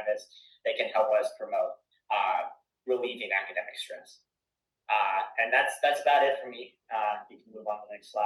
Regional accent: Reno, Nevada, United States; I was born and raised in Reno, love this place.

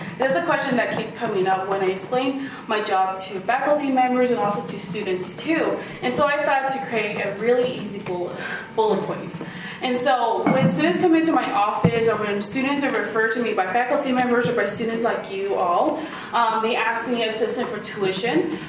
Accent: Reno, Nevada, United States; I grew up here in Reno, Nevada. This is my home, this is my place.

